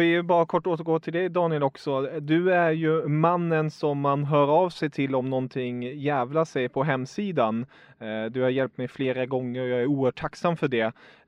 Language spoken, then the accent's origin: Swedish; Stockholm, Stockholm County, Sweden; also born or lived in Germany; jag är född i Tyskland, flyttade till Stockholm när jag var 5 och gick i tyska skolan hela min uppväxt.